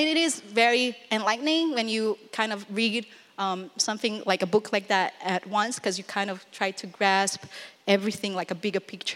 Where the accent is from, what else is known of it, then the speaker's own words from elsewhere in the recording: Brazil; and I'm from Brazil.